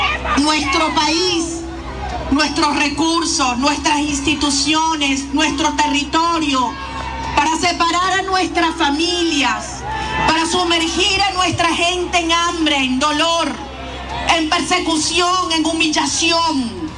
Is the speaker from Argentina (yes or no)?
no; Venezuela; ¡soy venezolano! ¡Con orgullo, soy venezolano!